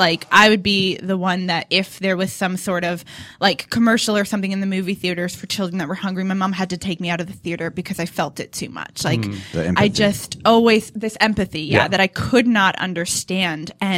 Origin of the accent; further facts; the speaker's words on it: North Haven, Connecticut, United States; also born or lived in Massachusetts / New York City; Yep, I lived in North Haven. I lived in Massachusetts, right near Boston. And then I lived in New York City, and then I came back to Connecticut